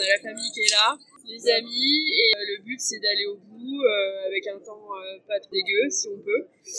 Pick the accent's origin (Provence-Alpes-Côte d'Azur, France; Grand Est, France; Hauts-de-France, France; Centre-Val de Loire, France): Provence-Alpes-Côte d'Azur, France; Nice; Je suis là avec un ami, on vient de Nice.